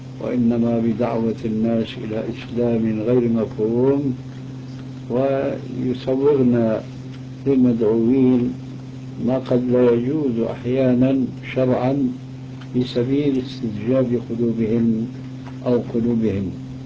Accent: Syria; وأنا شامي طبعا،

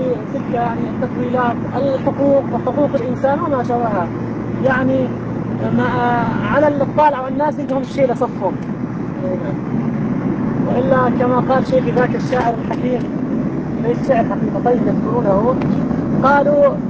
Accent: Damascus, Damascus Governorate, Syria; عندنا في دمشق كنا محكومين فرنسويين

